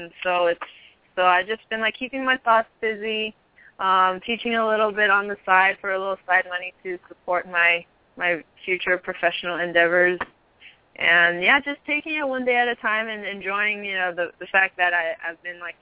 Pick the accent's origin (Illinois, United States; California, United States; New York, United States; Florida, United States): California, United States; Los Angeles; Well, I'm from the San Gabriel Valley in LA.